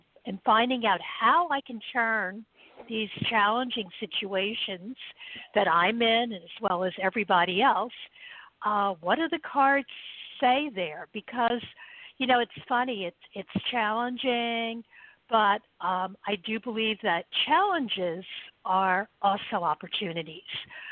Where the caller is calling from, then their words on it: New York City, New York, United States; I'm calling in from New York City.